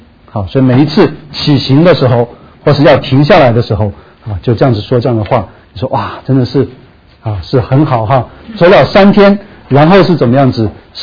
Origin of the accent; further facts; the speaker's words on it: China; 然后继续看到第4节开始啊，我们中国人最喜欢读这一段